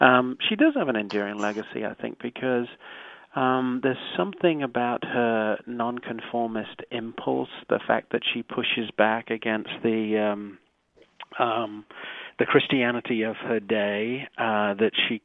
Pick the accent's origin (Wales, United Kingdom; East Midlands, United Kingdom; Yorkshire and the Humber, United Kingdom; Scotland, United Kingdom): East Midlands, United Kingdom; born there; She was born really in the West Midlands. I was born in the East Midlands, and there's something of that sensibility that shows up in her fiction